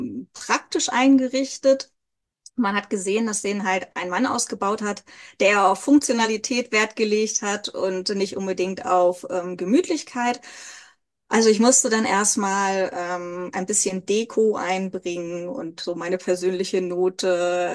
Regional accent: Hannover, Lower Saxony, Germany

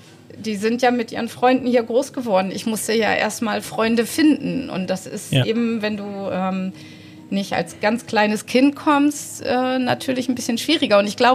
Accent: Bremen, Germany; now in Borkum, Germany; irgendwann habe ich mich nicht mehr als Bremerin, sondern als Borkumerin gefühlt. Natürlich ist Bremen immer noch in meinem Herzen. Mhm. Das ist meine alte Heimatstadt und meine Schwester wohnt mitten in Bremen.

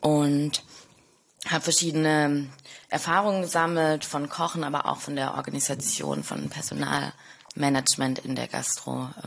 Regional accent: Stuttgart, Baden-Württemberg, Germany; now in Berlin, Germany; ich bin Stuttgarterin.

